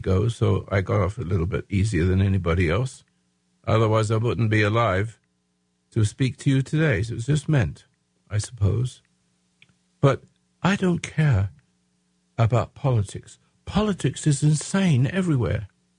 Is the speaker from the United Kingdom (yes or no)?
yes; England, United Kingdom; born there; Now, I'm an Englishman. Yes, I was born in England.